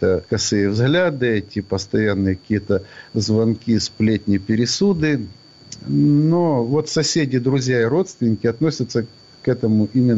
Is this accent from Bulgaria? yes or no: no; Crimea, Ukraine; born there; Я родился в Крыму здесь. Здесь всегда была Украина при моей жизни.